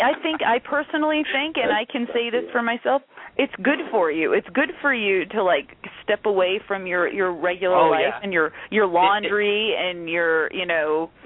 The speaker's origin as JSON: {"language": "English", "region": "New York", "country": "United States", "tie": "born or raised there", "said": "growing up in New York, Ohio was always like, it was always like the joke"}